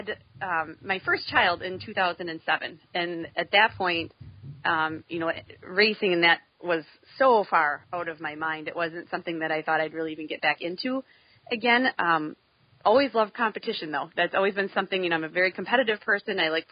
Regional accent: Elkhart Lake, Wisconsin, United States; It actually ended up being in my hometown where I went to high school at Elkhart Lake, Wisconsin.

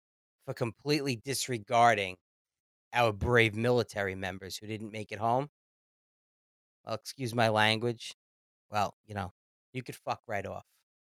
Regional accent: United States; As an American, I'm embarrassed of the whole trip.

